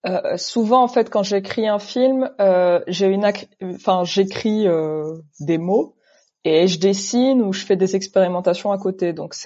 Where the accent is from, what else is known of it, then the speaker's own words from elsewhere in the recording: Morocco; now in France; je suis née, j'ai grandi au Maroc.